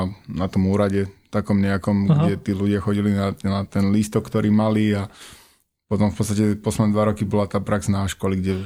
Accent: Sereď, Trnava Region, Slovakia; Pochádzam zo Serede.

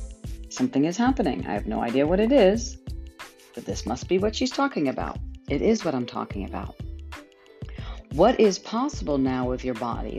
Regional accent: Garden City, New York, United States; So I grew up in New York. We live close to the Long Island Railroad, which would take us to, from Garden City, New York, is where I grew up.

